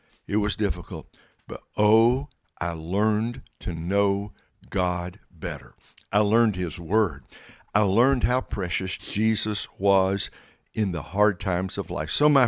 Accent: Russellville, United States; My hometown. How are things in Russellville?

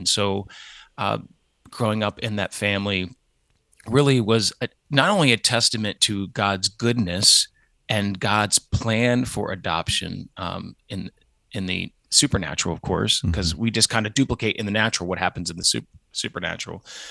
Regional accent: Pennsylvania, United States; So growing up in the … on a farm in Lancaster County, Pennsylvania, was really just an incredible experience

